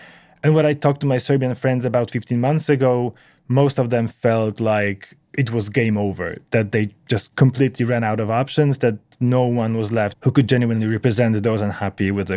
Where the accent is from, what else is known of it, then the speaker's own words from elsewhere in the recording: Poland; my home country Poland